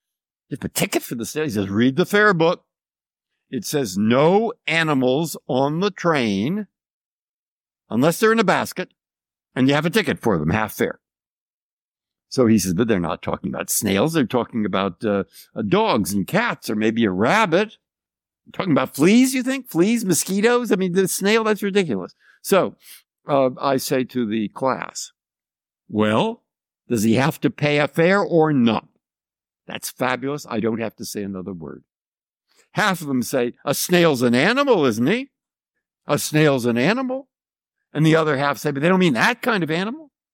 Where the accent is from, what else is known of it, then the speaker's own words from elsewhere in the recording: San Francisco, California, United States; And you have to remember that I grew up in San Francisco a long time ago.